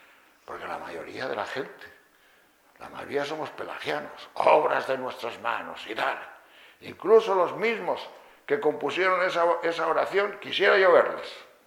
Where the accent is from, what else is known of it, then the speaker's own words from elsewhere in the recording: Castile and León, Spain; En León hay un pueblo que se llama Caín. Y los de ese pueblo se llaman cainitas. Y mi pueblo está cerca de ese pueblo.